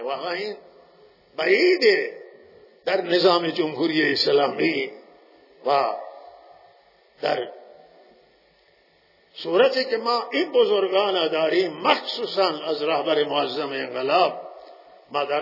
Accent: Iran; و این حق هر ایرانیه و ما ایرانی هستیم.

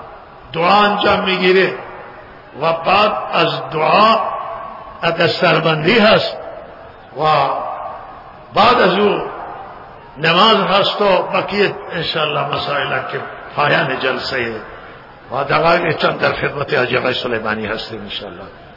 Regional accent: Iran; ما ایرانیم و اهل سنتی

